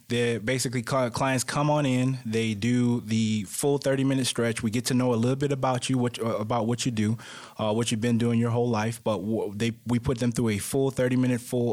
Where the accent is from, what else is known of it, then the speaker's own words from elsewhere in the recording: Florida, United States; I'm originally from Florida, so I've been playing football since eighth grade.